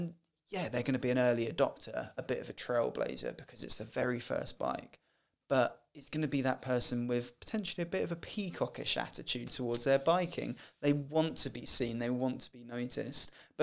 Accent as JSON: {"language": "English", "region": "London", "country": "United Kingdom", "tie": "born or raised there", "said": "as a biker growing up in South London, it was a place I'd go every weekend"}